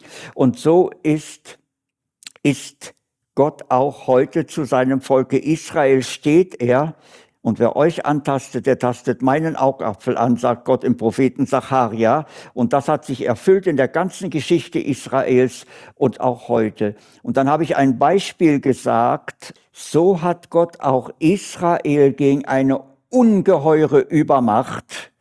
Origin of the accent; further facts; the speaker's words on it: Berlin, Germany; dass ich in meine Heimatstadt mich versetzen lasse.